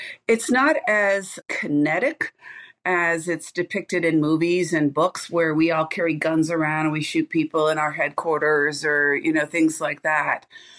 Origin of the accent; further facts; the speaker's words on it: California, United States; I'm a blonde from California and I don't know how to change a tire.